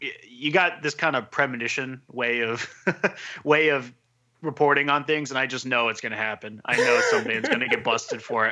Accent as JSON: {"language": "English", "country": "Ireland", "said": "I am Irish, and I share the same sentiment."}